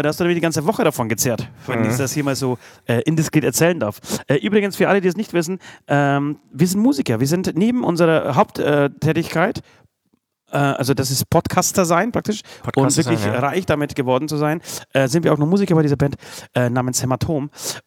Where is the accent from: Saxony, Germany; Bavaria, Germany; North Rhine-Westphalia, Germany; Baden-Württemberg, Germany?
Bavaria, Germany; Das gibt's bei uns. Bei uns in Bayern gibt's das nicht.